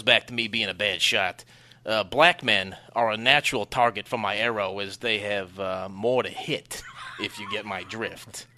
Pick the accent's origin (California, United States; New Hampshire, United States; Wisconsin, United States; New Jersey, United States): New Jersey, United States; We're from North Jersey, and we work a lot of sanitation.